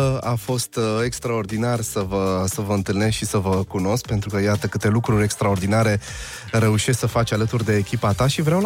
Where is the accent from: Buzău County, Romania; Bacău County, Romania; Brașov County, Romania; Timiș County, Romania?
Brașov County, Romania; Brașov; now in Bucharest, Romania; Ești de la Brașov și când am venit în București am zis fain și servus, se cam uitau ciudat.